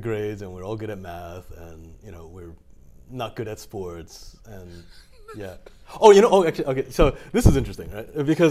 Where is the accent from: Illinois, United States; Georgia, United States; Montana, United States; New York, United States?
New York, United States; And, you know, I'm from New York, so we had the Knicks.